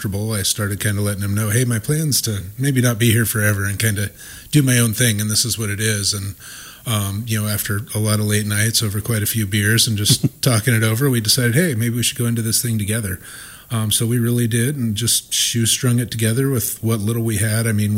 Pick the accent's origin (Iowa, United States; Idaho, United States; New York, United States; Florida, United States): Idaho, United States; Post Falls; also born or lived in Portland, Oregon; I was a chef in the Portland, Oregon area for about 15 years. I grew up in the Spokane, Post Falls specifically area, and knew that I wanted to come back here to do it.